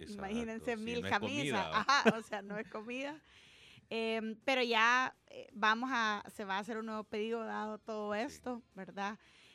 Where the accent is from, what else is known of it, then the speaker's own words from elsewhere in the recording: El Salvador; nosotros como salvadoreños